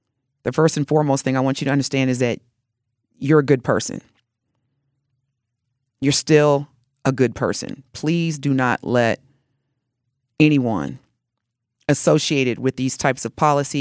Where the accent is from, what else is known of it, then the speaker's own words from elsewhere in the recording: United States; born there; then that means … wouldn't really be an American, even though I was born on America. But because my mother's an immigrant, then I'm not American.